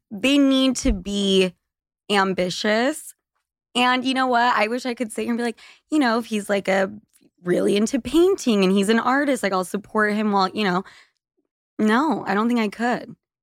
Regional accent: Utah, United States; Like, I'm from Utah. It's normal to have six kids.

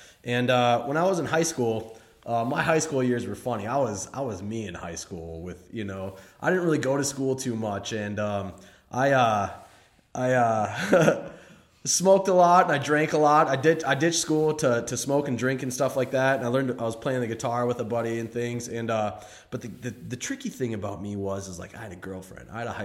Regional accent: St. Paul, Minnesota, United States; So I grew up in St. Paul, Minnesota, and I played seasonal sports, you know, and I played, you know, soccer, baseball, football, did hockey, did basketball, did everything.

